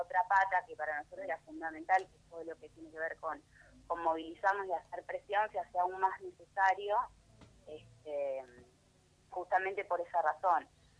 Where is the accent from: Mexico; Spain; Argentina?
Argentina; Buenos Aires; now in Córdoba, Argentina; yo soy de Buenos Aires y hace un año que estamos viviendo acá y la verdad que parece otro país.